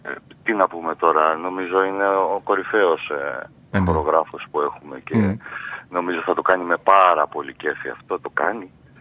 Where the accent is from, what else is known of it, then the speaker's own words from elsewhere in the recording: Zakynthos, Ionian Islands, Greece; πήγα στο νησί μου, στη Ζάκυνθο, που είχα να πάω ένα χρόνο σχεδόν.